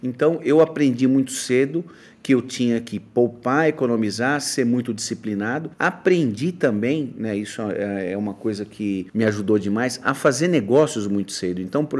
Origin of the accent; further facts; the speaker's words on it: São Paulo, Brazil; eu sou de São Paulo, né, mas eu venho de uma família muito humilde. A minha mãe era de Pernambuco, veio nova para São Paulo.